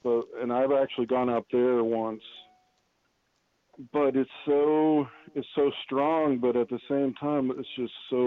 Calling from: Texas, United States; I'm a first-time caller. I'm calling from Texas.

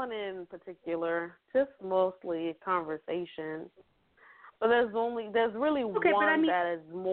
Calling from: Tampa, Florida, United States; I'm calling from Tampa, Florida.

